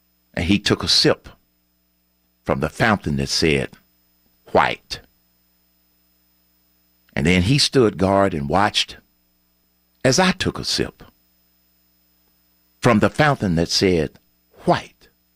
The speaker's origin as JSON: {"language": "English", "town": "Atlanta", "region": "Georgia", "country": "United States", "tie": "born or raised there", "said": "I grew up in Atlanta. I attended elementary school in Atlanta. I attended high school in Atlanta. I attended college in Atlanta, Morehouse College."}